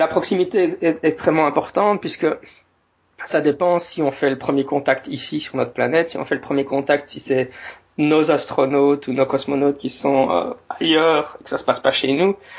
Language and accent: French; Belgium; notamment comme je suis belge, qui est un sujet qui m'intéresse beaucoup